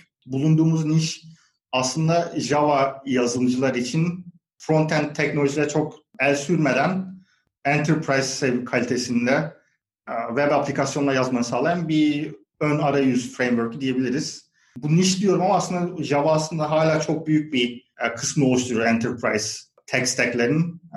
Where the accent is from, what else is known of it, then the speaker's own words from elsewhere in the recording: Bursa, Turkey; born there; Bursa doğumluyum.